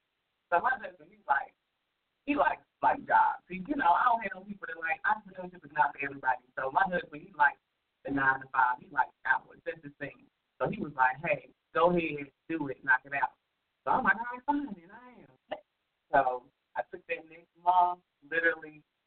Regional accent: Charlotte, North Carolina, United States; also born or lived in South Point; Well, I am originally from South Point, North Carolina. Born, But I moved down here to Charlotte when I was about 9, and I've been here ever since.

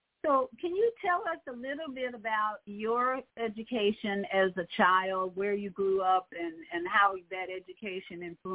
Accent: Chicago, Illinois, United States; So I had lots of memories about Chicago. I grew up in Chicago, and I would say I had a pretty good education.

